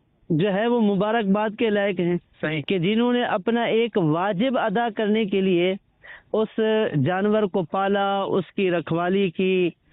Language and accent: Urdu; Punjab, Pakistan; میرا تعلق صوبہ پنجاب کونسا شریف سے ہے.